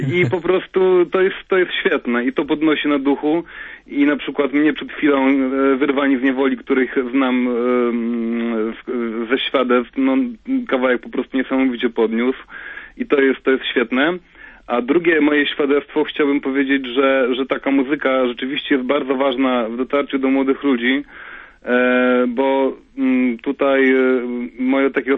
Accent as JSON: {"language": "Polish", "town": "Warsaw", "region": "Masovian Voivodeship", "country": "Poland", "said": "Mówię z Warszawy, no właśnie jestem z Warszawy"}